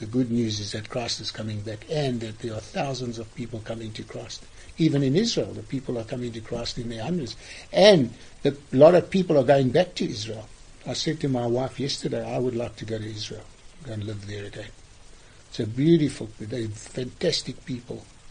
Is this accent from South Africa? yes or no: yes; South Africa; I said, I come from South Africa.